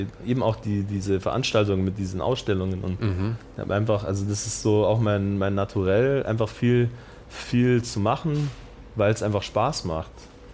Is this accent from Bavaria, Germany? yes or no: yes; Munich, Bavaria, Germany; Aber wir sind nicht aus New York und San Francisco, sondern wir sind Münchner.